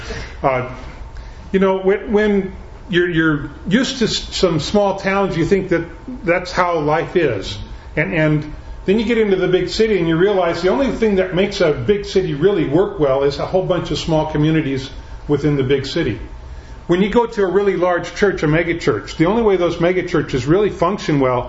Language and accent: English; Ruston, Washington, United States; I was raised in Ruston. How many of you know where Ruston is?